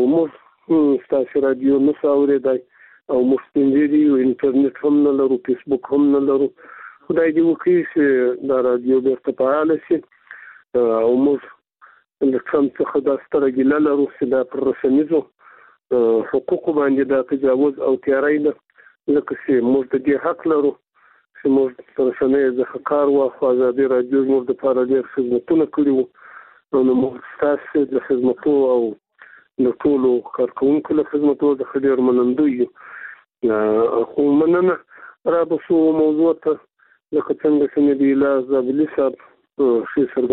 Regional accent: Afghanistan; موږ د افغانستان خلک یو.

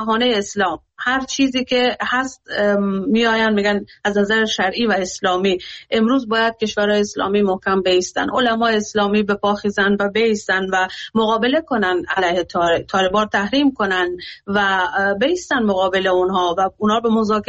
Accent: Afghanistan; من به عنوان یک افغانستانی دلم برای کشورم میسوزه

